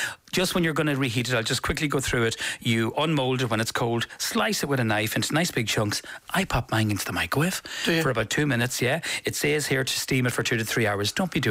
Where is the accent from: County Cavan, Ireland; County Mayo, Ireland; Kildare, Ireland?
County Cavan, Ireland; we're from Cavan.